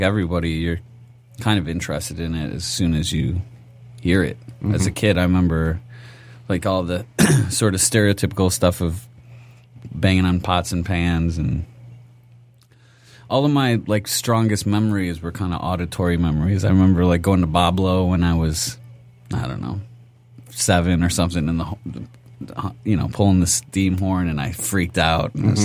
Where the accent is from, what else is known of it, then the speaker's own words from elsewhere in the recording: Plymouth, Michigan, United States; also born or lived in Livonia; I was there till I was 5 years old, and at the ripe old age of five, I moved to Plymouth, which is the town next door.